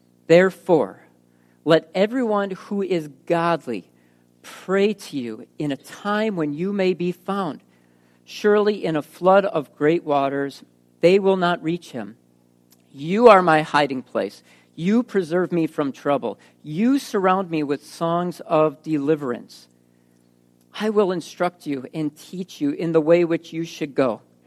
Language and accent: English; Wisconsin, United States; I'll share my testimony later, but I grew up in Wisconsin.